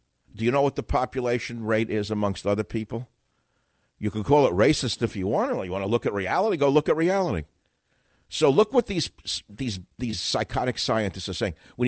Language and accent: English; New York, United States; I remember growing up in New York.